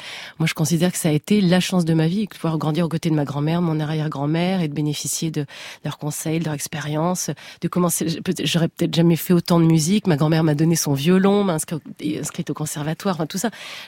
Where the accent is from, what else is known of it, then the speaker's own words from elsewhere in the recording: Brittany, France; born there; Moi, je suis bretonne de naissance